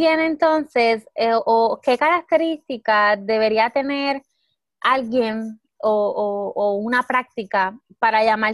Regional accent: Río Piedras, Puerto Rico; Qué chévere, yo soy de Río Piedras

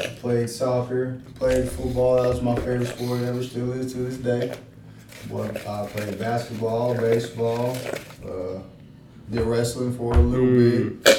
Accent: Texas, United States; But I came from Texas, and you all know Texas football is way different than

